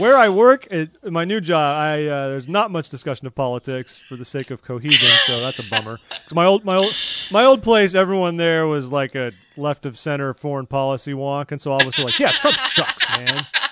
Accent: California, United States; I mean, I grew up in California, and even though it's California

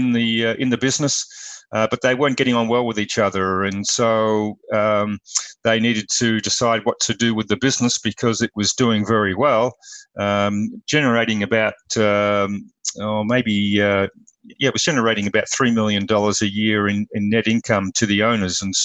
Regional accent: Australia; accent: Australian; now in United States; I come with an accent from Australia originally. Moved to the US about 30 years ago for a couple of years with my wife and two young kids, and lived in LA. Decided that was a challenge, so we moved back to Australia

